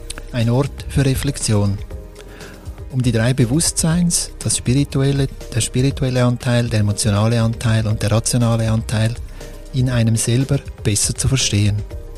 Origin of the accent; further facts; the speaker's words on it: Switzerland; first language Swiss German; ich wechsle jetzt auf Schweizerdeutsch, weil das ist unsere Muttersprache